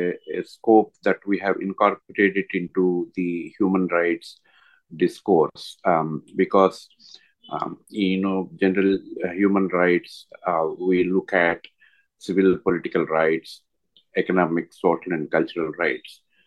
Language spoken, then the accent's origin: English; India; I'm from India, and I work with regenerative agriculture